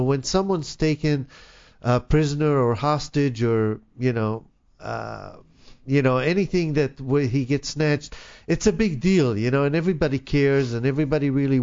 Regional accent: Israel; now in United States; I came from Israel

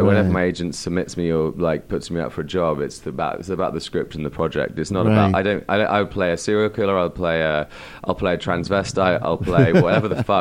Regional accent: South West England, United Kingdom; my parents still live in a very small town, in fact, where I grew up in Devon, in an old barn, converted barn.

